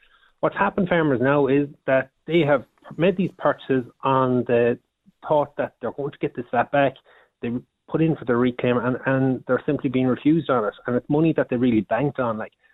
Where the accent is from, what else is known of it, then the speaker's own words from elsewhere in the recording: Crossnine, Connacht, Ireland; I'm from Crossnine, County Mayo, North Mayo to be specific, MJ, and I'm operating a small suckler and sheep flock here alongside my mother and brother.